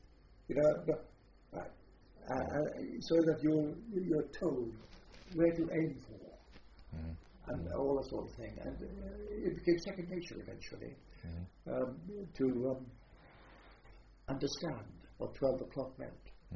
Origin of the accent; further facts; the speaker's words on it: Southwest, United States; I was brought up in America, and the most of the southwest borders in the days of my boyhood